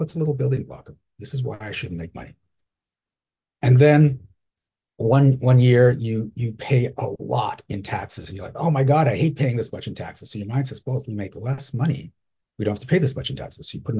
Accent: Canada; I'm from Canada. Canadians don't need a visa.

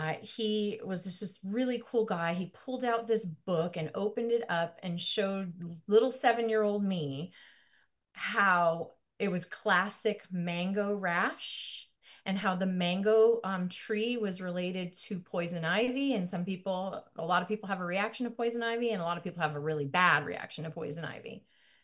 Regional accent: Hawaii, United States; So I grew up in Hawaii, which is very part of who I am.

